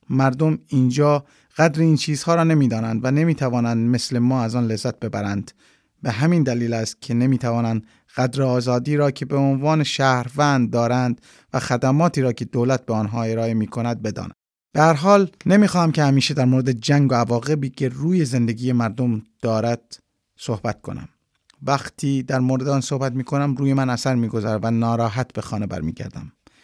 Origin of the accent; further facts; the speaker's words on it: Afghanistan; من در روستایی در افغانستان بزرگ شدم و همیشه در روزگاران قدیم مردمم را میدیدم که از این دستگاه استفاده میکنند.